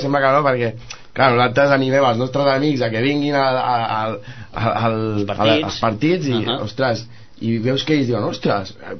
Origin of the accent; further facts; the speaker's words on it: Sitges, Catalonia, Spain; Jo sóc de Sitges de tota la vida, i evidentment tenia una miqueta de cultura, vale, del hockey